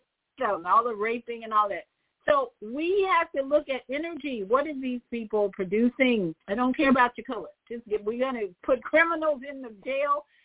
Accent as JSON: {"language": "English", "town": "Chicago", "region": "Illinois", "country": "United States", "tie": "born or raised there", "said": "I was raised in Chicago, but I was in Hyde Park neighborhood, which was very diverse."}